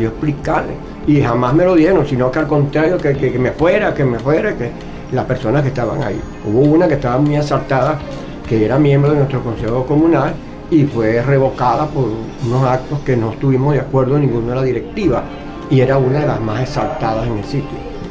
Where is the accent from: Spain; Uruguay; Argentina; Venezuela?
Venezuela; Nosotros todos somos venezolanos